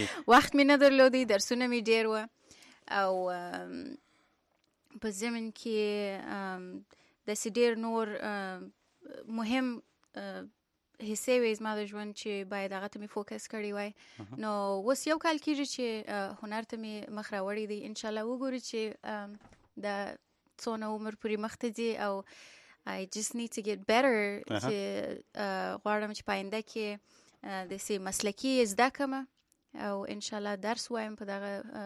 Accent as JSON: {"language": "Pashto", "region": "Kabul", "country": "Afghanistan", "tie": "born or raised there", "also_born_or_lived": "Kandahar", "moved": "yes", "lives_now": "United States", "said": "زه په اصلا د افغانستان یم، د کندهار په سر کې زیږیدلې یم او کندهار کې یو څو کال په کندهار کې وم، الته مکتب ویلې دي، بیا کابل کې مې مکتب خلاص کړی دی او په 2007 کې رالم یونایټډ سټیټس ته"}